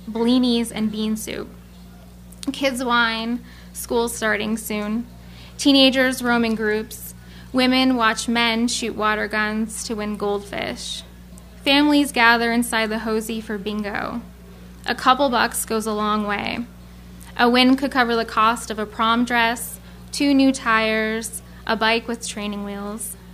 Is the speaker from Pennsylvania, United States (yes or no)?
yes; Pottsville, Pennsylvania, United States; It's a term used in where I grew up in Pottsville, Pennsylvania.